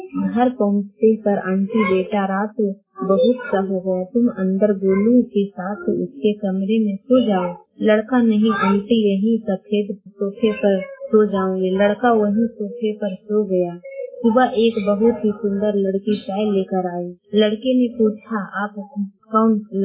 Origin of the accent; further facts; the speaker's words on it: Patna, Bihar, India; मैं गुलासी चित्तौरा से बोल रही हूँ। मैं पटना जिला के रहने वाली हूँ।